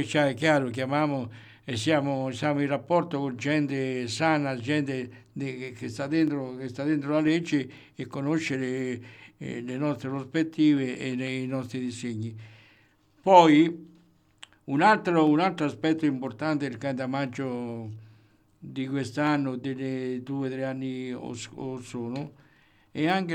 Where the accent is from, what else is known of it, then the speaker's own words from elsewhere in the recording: Terni, Umbria, Italy; io sono ternano a tutti gli effetti, perché sono nato nel Palazzone.